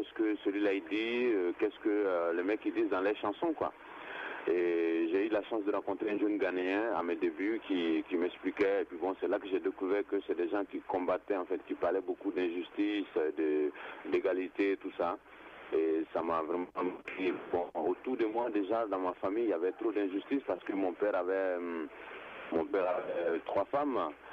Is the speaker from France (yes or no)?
no; Côte d’Ivoire; mon village natal, dans le nord de la, c'est dans le nord de la Côte d'Ivoire, à 950 km d'Abidjan, qui est la capitale de mon pays. Et c'est là-bas que j'ai allé à l'école, c'est là-bas d'ailleurs que je suis né